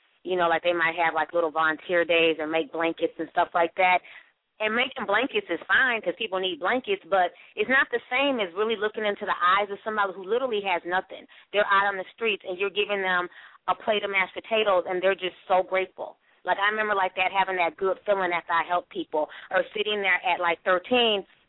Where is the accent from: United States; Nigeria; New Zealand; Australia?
Nigeria; You know, like many people know or don't know, I'm Nigerian. I have Nigerian parents.